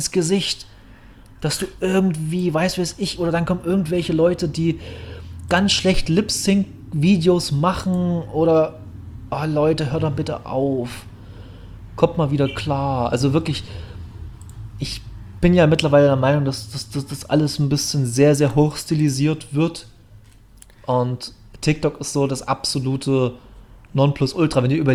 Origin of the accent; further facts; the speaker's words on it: Bautzen, Saxony, Germany; ich komme aus Bautzen